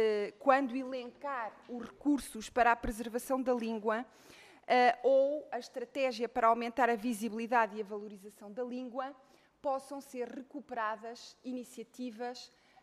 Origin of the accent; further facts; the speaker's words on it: Norte, Portugal; como transmontana, tenho orgulho neste movimento cívico